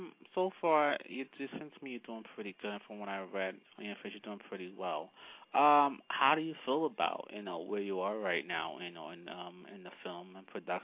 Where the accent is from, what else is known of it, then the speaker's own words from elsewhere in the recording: New Jersey, United States; Well, I'm born and raised in Jersey